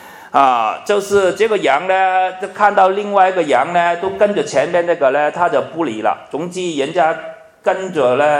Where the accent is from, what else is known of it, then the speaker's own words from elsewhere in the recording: Hong Kong; 现在特别是最近我香港人很多讲啊